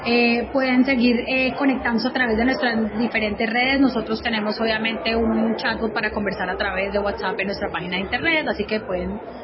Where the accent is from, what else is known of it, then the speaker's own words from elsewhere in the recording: Valle del Cauca, Colombia; por su capacidad de recibir a todo el mundo de forma amable como lo somos los vallecaucanos